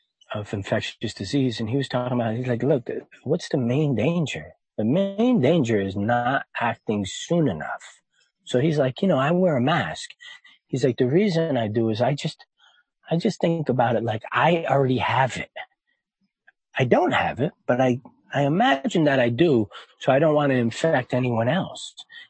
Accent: East Coast, United States; I grew up on the East Coast and there's a certain kind of attitude in my family, in my neighborhood

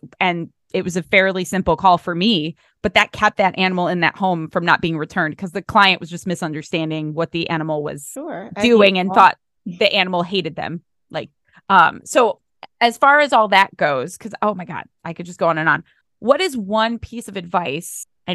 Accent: Ohio, United States; hey guys, I'm from Ohio, but I could find people in your state who would love to work with you.

